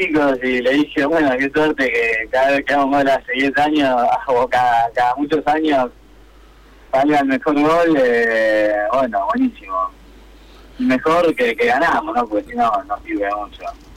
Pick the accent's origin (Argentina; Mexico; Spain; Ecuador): Argentina; Temperley, Buenos Aires Province; also born or lived in Avellaneda; now in Lomas de Zamora, Argentina; Sí, igual nací en Avellaneda, pero me crié y viví en Temperley y ahora vivo en Loma.